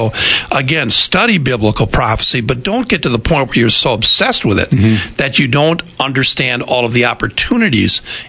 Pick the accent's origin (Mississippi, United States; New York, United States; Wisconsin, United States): Wisconsin, United States; Green Bay; born there; I had no choice. I was born in Green Bay. I think I'll be born in Pulaski instead.